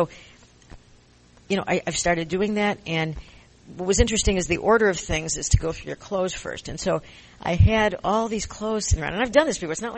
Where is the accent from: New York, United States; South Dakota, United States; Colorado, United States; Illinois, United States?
Illinois, United States; Chicago; moved away as an adult; now in California, United States; And, you know, I'm originally from Chicago, and I only moved to California 10 years ago.